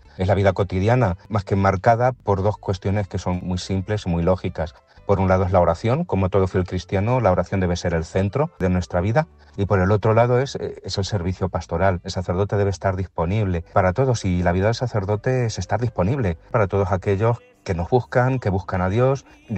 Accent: Daimiel, Castilla-La Mancha, Spain; soy de Daimiel, nací en 1980

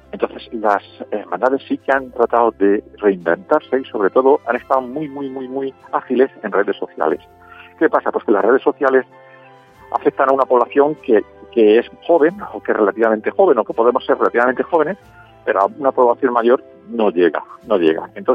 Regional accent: Daimiel, Castilla-La Mancha, Spain; also born or lived in Madrid; Yo soy danieleño de origen. Aunque nací anecdóticamente en Madrid, pero bueno, mis padres y mis abuelos son de Daimiel y de ahí me viene pues todo

